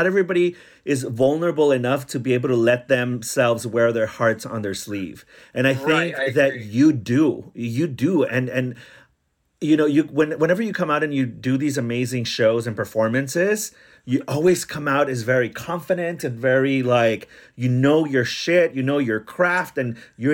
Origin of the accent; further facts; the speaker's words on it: Santa Ana, California, United States; Yes, I wasn't born. I wasn't born out here in Orange County, but I grew up here in Orange County in Santana.